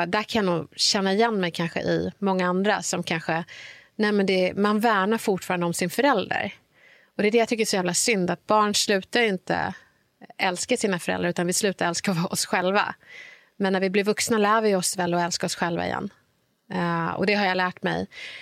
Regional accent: Stockholm, Stockholm County, Sweden; jag var uppväxt i Bredäng och Bredäng ligger i Sveriges största klassklyfta.

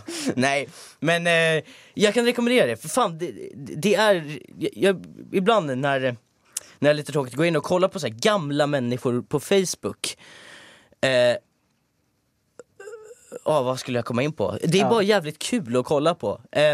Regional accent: Täby, Stockholm County, Sweden; jag var med i Täby kyrkby där jag kommer ifrån, eller jag har bott i stor del av mitt liv.

